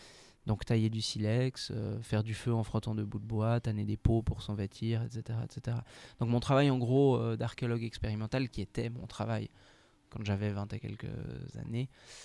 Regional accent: Vaud, Switzerland; moi je viens de Suisse, originellement. Il y aura peut-être un petit accent qui ressort quelque part. Suisse romande, proche de Lausanne, j'ai 32 ans.

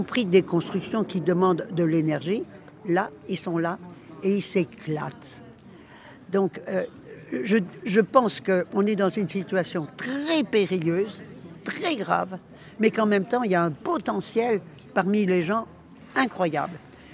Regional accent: Île-de-France, France; now in Chambéry, France; Il y a 34 ans que je suis à la retraite et j'habite au-dessus de Chambéry, dans la montagne. Avant, j'étais banlieusarde de Paris.

